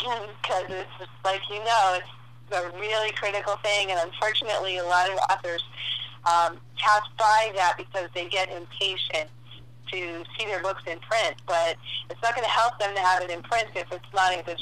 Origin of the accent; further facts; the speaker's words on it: Massachusetts, United States; born there; now in Fort Lauderdale, United States; I was born in Massachusetts. I now live in Fort Lauderdale, Florida.